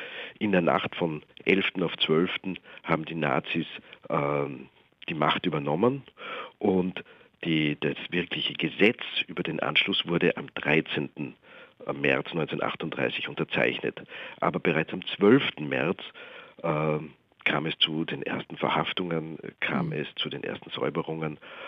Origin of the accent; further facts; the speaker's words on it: Austria; ich bin in der Zweiten Republik geboren und aufgewachsen